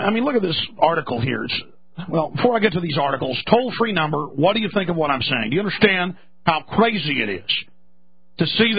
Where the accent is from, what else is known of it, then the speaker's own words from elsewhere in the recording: Texas, United States; So, hey, I'm a Texan.